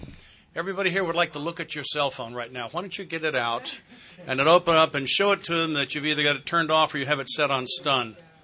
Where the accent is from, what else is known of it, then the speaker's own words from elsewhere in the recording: the South, United States; I'm from the South.